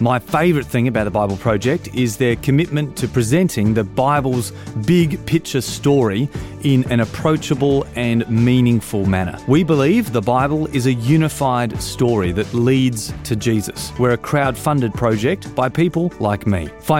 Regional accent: South Australia, Australia; and I'm from South Australia.

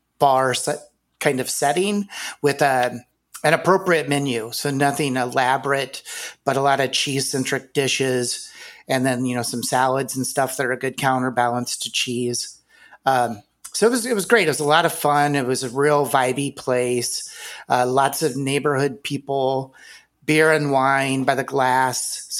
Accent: Iowa, United States; Yep. I grew up in Iowa. My dad was actually a herdsman for Maytag Dairy in the 40s.

